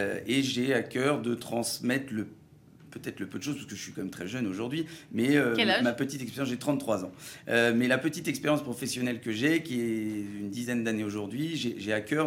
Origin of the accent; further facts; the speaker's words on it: Centre-Val de Loire, France; Alors moi, je viens du Berry. Je suis berrichon, solognot, plutôt berrichon, mais voilà, au centre de la France.